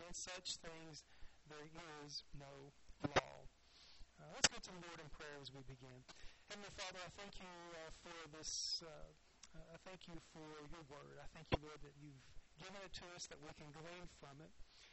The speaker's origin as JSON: {"language": "English", "region": "the South", "country": "United States", "said": "I like sweet tea. I'm from the South."}